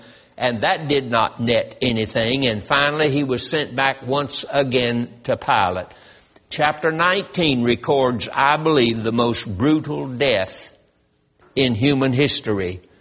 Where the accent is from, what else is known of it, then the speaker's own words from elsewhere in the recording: Roxboro, North Carolina, United States; I was raised in Roxboro, North Carolina. That's 83 miles south of Lynchburg, Virginia. That's 45 miles north of Raleigh, North Carolina.